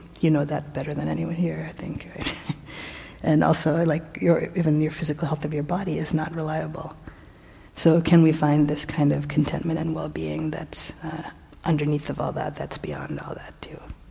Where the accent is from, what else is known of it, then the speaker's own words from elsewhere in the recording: Baltimore, Maryland, United States; So when I was growing up, I grew up in the East Coast in Baltimore. I was born in Baltimore and grew up there, but my extended family a lot are in Sri Lanka.